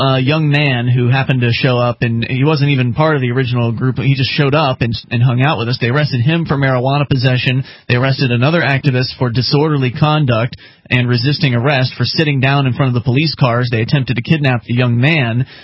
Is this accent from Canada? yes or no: no; Florida, United States; I come from Florida.